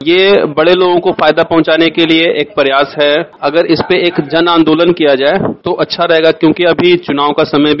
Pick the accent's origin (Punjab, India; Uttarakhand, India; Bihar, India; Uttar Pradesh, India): Bihar, India; Harnaut; और हम हरनौत के रहने वाले हैं।